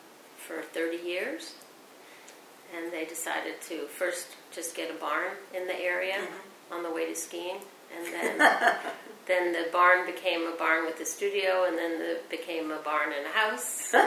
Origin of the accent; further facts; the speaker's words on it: New York City, New York, United States; born there; I was born in New York City, but never lived there until much later.